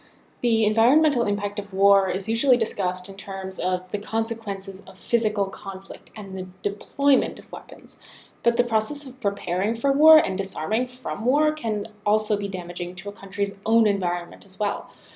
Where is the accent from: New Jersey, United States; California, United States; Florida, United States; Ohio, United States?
New Jersey, United States; Well, I grew up in New Jersey, where there are actually a surprising number of military Superfund sites.